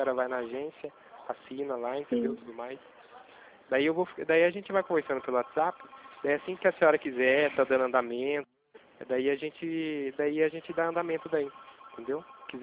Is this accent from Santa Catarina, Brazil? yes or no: no; Itatinga, São Paulo, Brazil; Eu sou daqui de Itatinga, né? Do interior também de São Paulo.